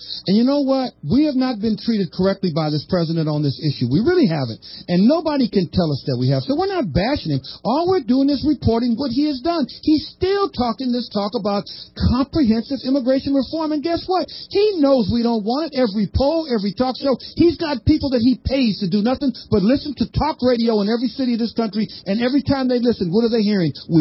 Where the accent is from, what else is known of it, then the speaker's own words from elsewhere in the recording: United States; born there; By accident of birth, I'm lucky. I'm American born.